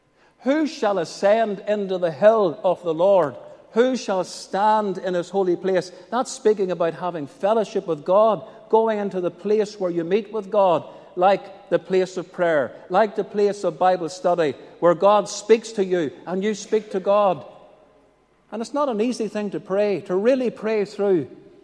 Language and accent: English; Northern Ireland, United Kingdom; We all know where Stranochan is because we're from North Antrim.